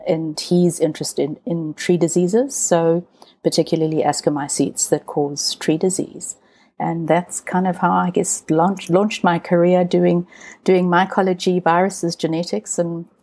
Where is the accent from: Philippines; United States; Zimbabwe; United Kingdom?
Zimbabwe; also born or lived in Zambia; I'm an African. I was born in Zambia, grew up in Rhodesia or Zimbabwe.